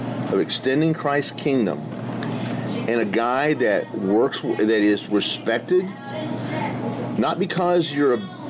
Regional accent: Missouri, United States; I was raised in Southeast Missouri, and I couldn't wait to get out of here.

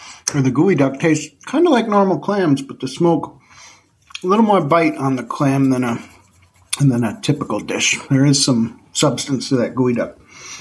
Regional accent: New York, United States; So I'm from Central New York, and we had linguine with clam sauce.

